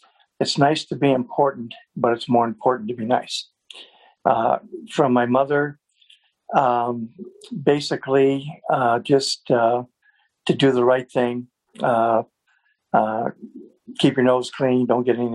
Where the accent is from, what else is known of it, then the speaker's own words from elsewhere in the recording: Grosse Ile, Michigan, United States; Sure. Well, I grew up in Gross Eel, Michigan. For those that don't know, that's the downriver area.